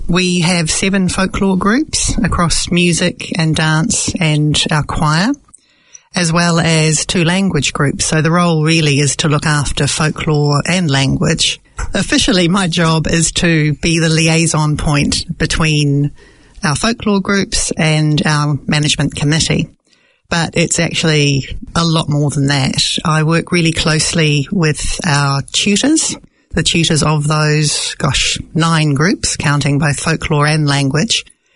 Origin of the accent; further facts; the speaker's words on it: New Zealand; born there; I was born in New Zealand. In fact, Mum was also born in New Zealand. Her parents both came from Dalmatia, from the town of Podgora. They came here separately and they got together here, and the family resulted, obviously.